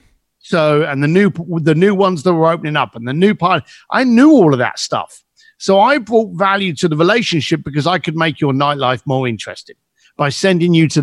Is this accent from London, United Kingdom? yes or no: yes; London, United Kingdom; I was a bricklayer from East London.